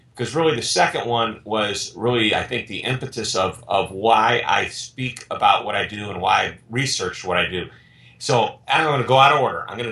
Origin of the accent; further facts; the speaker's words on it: St. Louis, Missouri, United States; I am from St. Louis, Missouri, here in the United States, and I've been in this business for about 30 years.